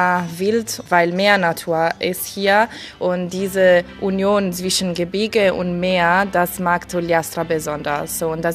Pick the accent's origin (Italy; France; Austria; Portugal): Italy; Arbatax, Sardinia; German is a second language; Ich komme aus Arbatax, ich bin hier geboren, in diesem kleinen Dorf, aber sehr, sehr schön. Und ich habe hier studiert.